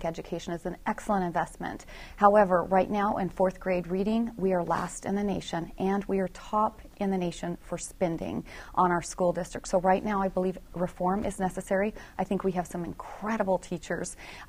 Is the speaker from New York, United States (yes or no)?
no; Alaska, United States; I was born and raised in Alaska.